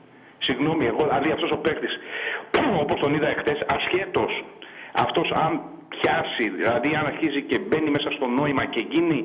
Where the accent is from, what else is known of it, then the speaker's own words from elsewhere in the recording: Piraeus, Attica, Greece; από Πειραιά